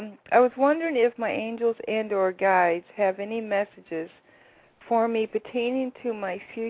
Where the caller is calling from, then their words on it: Pennsylvania, United States; I'm calling from Pennsylvania.